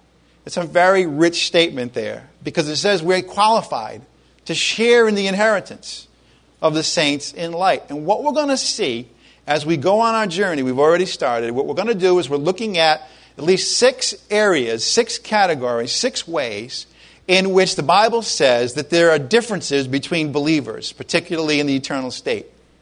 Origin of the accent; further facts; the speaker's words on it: Ireland; well, I am Irish, so I do like to argue